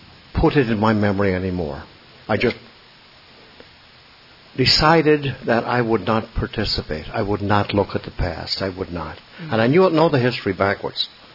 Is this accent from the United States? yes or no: no; Ireland; I was born and raised in Ireland.